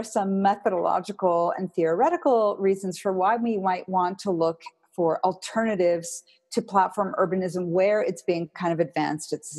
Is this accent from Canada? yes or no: yes; Vancouver, British Columbia, Canada; I'm originally from Vancouver, where Uber does not yet operate.